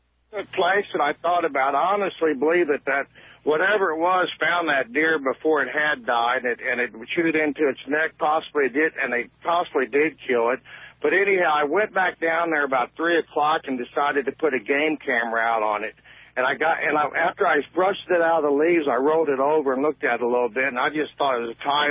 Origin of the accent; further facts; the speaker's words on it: Jefferson City, Missouri, United States; I have a farm not too far from you. I'm from Jeff City. We have a farm down in Chemoy, Missouri.